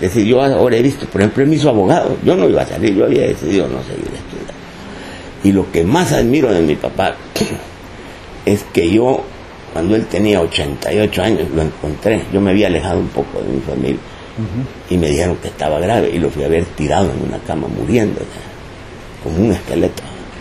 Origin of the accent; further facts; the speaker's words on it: El Salvador; Yo soy salvadoreño